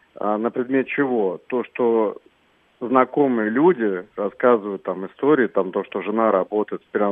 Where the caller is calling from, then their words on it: Tver, Tver Oblast, Russia; Ну, я из Твери звоню